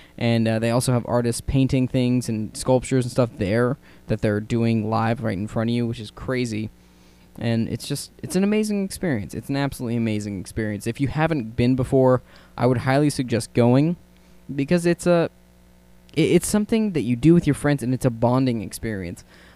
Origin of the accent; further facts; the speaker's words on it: Sacramento, California, United States; we're from Sacramento, so it's only a 2.5-hour drive, but we had no idea what we're doing.